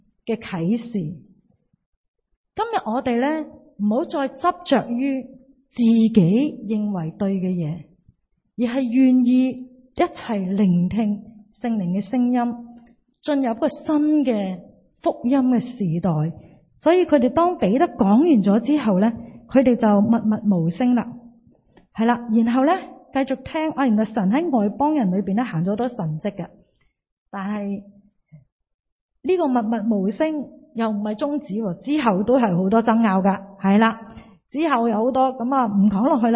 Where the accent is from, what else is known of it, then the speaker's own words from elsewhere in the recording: China; 咁我哋中国人会食猪红啦，会食鸭血